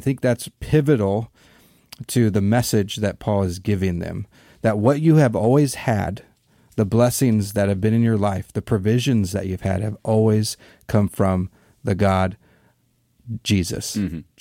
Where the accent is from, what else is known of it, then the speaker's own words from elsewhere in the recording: United States; I think sometimes as an American, we seem to dismiss.